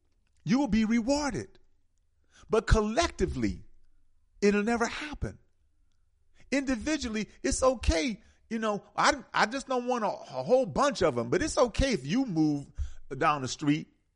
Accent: Milwaukee, Wisconsin, United States; I'm from Milwaukee, so you know. I loved Marquette, you know.

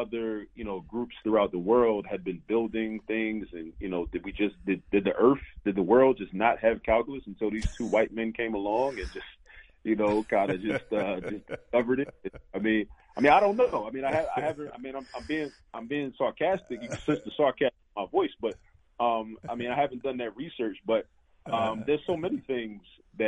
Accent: Baltimore, Maryland, United States; from my firsthand experience growing up in the Baltimore City public school system

